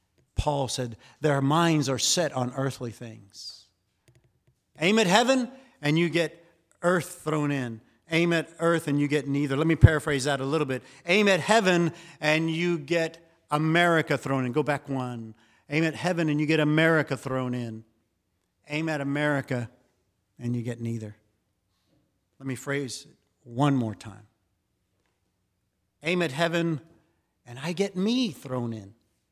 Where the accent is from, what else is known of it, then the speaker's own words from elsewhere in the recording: Texas, United States; I remember going to Spain as a young man and having people walk up to me and say, find out that I was from Texas.